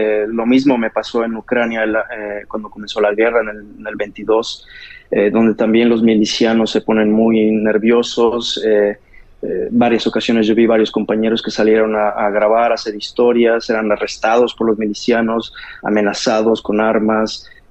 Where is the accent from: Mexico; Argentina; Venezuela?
Mexico; normalmente cuando les decimos que somos de México, hasta les cambia el semblante